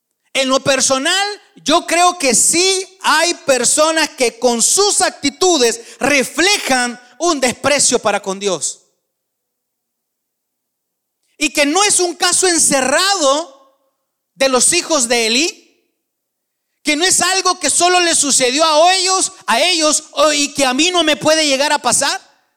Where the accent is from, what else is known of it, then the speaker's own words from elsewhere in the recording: El Salvador; Y yo recuerdo desde mis primeros años, hermano, sirviendo allá en Torrefuerte, en mi país